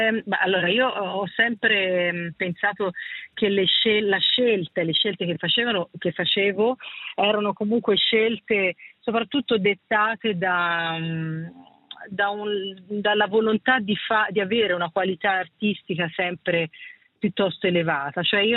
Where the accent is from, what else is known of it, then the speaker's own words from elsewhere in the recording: Florence, Tuscany, Italy; born there; siamo nate a Firenze tutte e due, quindi abbiamo proprio frequentato la Firenze di quegli anni.